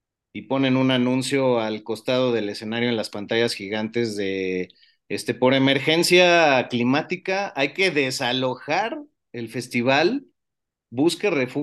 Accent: Mexico; Me topé a otros mexicanos

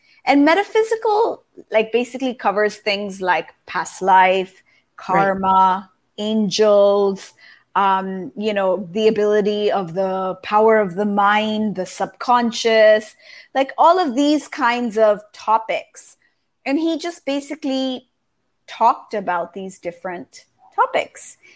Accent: Japan; moved away as an adult; I grew up in Japan.

